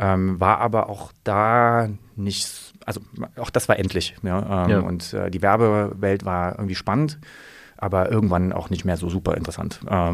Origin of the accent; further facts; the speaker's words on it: Halle, Saxony-Anhalt, Germany; ich komme aus Halle an der Saale